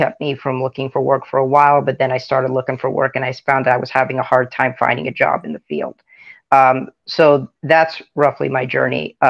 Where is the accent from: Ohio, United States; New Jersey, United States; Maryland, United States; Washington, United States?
Washington, United States; Seattle; also born or lived in Ethiopia; I'm in my 20s. I was born in Ethiopia, and I spent my first 7 years going back and forth between there and Seattle. But I grew up most of my life in Seattle, Washington.